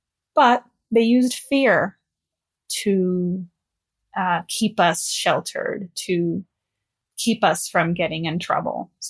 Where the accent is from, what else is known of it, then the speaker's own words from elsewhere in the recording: Los Angeles, California, United States; I am from Los Angeles, born and raised. I am first generation Mexican American. My parents are from Durango, Mexico.